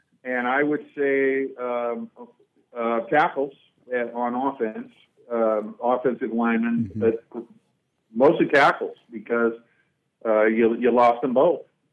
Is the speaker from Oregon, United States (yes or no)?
yes; Corvallis, Oregon, United States; Well, the answer to your question is I grew up in Corvallis, Oregon, and Gil Coliseum was basically our heaven.